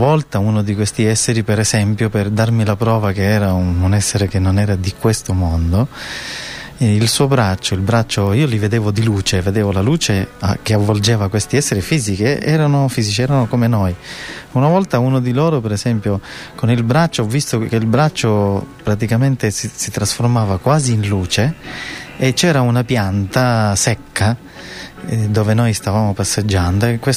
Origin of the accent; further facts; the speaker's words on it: Sicily, Italy; io sono nato in Sicilia, sono siciliano